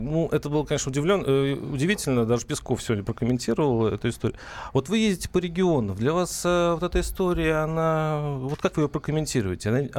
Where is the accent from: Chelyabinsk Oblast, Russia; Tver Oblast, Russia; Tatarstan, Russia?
Tver Oblast, Russia; Tver; Я сам из Твери, я знаю, что вы были недавно в Твери.